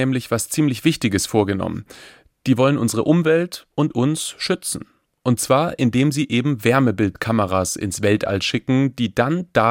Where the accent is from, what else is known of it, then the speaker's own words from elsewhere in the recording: Stuttgart, Baden-Württemberg, Germany; Ich bin kein gebürtiger Bayer, sondern in Stuttgart aufgewachsen. Da bauen sie zwar keine Trägerraketen, aber jede Menge Autos.